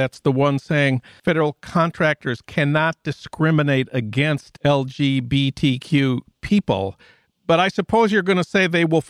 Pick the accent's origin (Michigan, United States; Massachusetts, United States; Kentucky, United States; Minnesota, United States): Minnesota, United States; joined by my home state of Minnesota